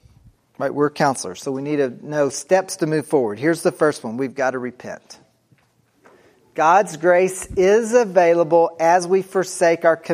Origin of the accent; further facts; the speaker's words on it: Kentucky, United States; I grew up in Kentucky where we didn't have snow plows.